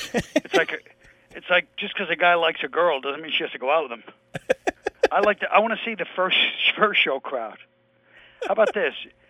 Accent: Brooklyn, New York, United States; It's about me growing up in Brooklyn and a combination of that and ethnicity.

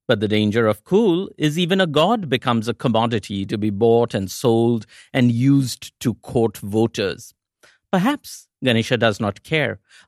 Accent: India; Growing up in India, it was incredible to read this story and know that even in our ancient myths, the handsome, super athletic school jock didn't always win the race.

